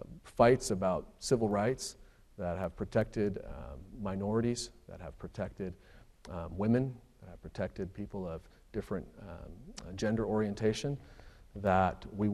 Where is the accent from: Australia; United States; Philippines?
Philippines; There is a terrorist presence in the Philippines, which as a Filipino I'm aware of and know about.